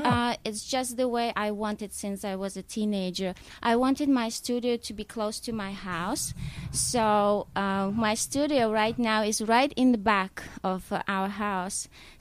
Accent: Ukraine; English is a second language; now in Hudson, United States; Actually, I'm from Ukraine, and just because at some point I spoke five languages, even when I'm back home, people ask me, where are you from? Because my pronunciation changes every time when I learn another language.

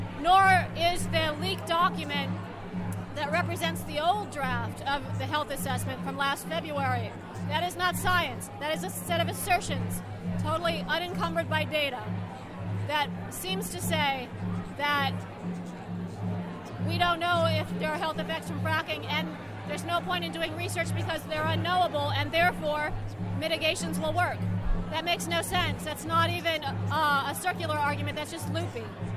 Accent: Trumansburg, New York, United States; I'm from Trumansburg, New York, in Tompkins County

